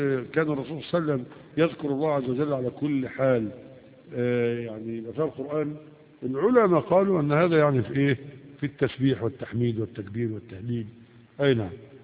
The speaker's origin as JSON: {"language": "Arabic", "country": "Egypt", "said": "يعني مثلا عندنا في مصر هنا الناس"}